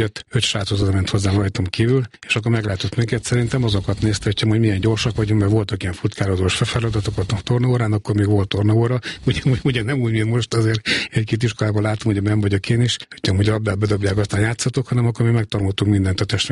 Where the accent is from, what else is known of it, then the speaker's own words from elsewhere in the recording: Miskolc, Borsod-Abaúj-Zemplén, Hungary; born there; Miskolcon születtem 1965-ben